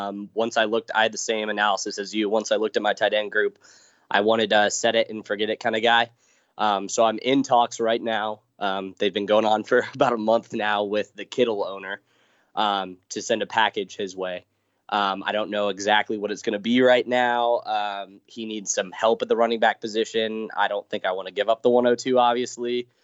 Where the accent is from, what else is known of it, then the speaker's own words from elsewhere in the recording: Ohio, United States; also born or lived in Chicago; now in Kansas City, United States; Yeah, so for me, like I said, I'm actually in KC, but I'm from the Ohio area, used to live around Chicago